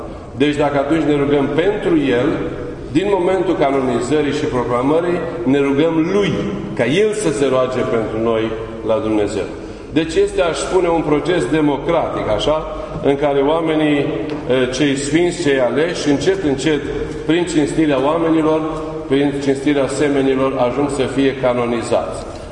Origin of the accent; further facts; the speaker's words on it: Romania; nu are deloc de ce să ne fie jenă că suntem ortodoxi și că suntem români.